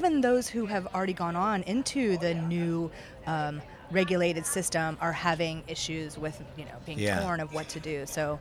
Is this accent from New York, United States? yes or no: no; Charleston, South Carolina, United States; And I'm from the South, from Charleston.